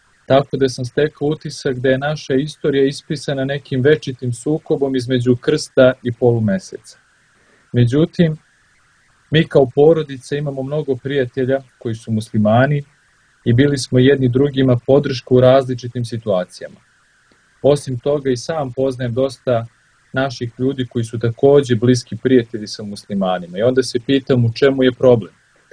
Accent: Kosovo; Pošto sam rodom sa Kosova i Metohije, gdje se doselio moj pradeda iz Crne Gore i gdje smo živjeli zajedno sa muslimanima, od uvek me interesovala njihova islamska vera

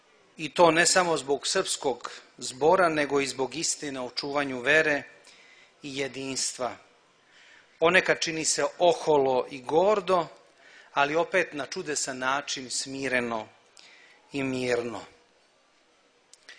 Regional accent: Sremski Karlovci, Vojvodina, Serbia; Ja dolazim iz Sremskih Karlovaca, iz grada koji nema ni jedne kule.

